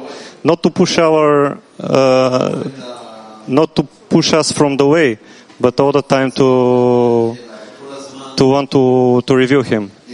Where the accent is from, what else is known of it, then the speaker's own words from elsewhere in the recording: Bulgaria; English is a second language; Hello everyone … from Bulgaria.